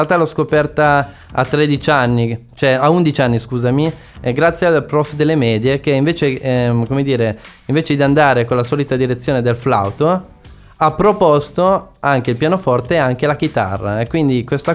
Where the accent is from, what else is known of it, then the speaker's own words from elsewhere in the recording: Milan, Lombardy, Italy; Milanese, siamo nati qua.